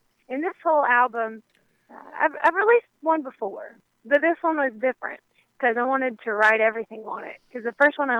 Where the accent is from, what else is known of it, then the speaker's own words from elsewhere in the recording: Millbrook, Alabama, United States; Well, I'm from Alabama, a little town called Millbrook, and I love that area.